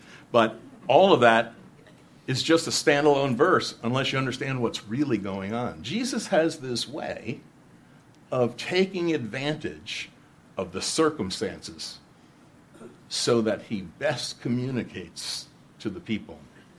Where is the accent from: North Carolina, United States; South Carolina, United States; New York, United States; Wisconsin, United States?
New York, United States; Now, I'm from Long Island.